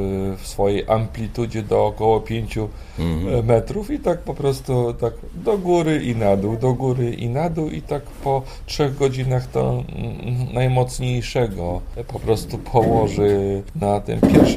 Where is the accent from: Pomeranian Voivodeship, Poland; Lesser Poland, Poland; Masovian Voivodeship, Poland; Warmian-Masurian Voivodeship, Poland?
Warmian-Masurian Voivodeship, Poland; Giżycko; jestem człowiekiem z Giżycka, to żeglarstwo mam gdzieś tam, powiedzmy, we krwi.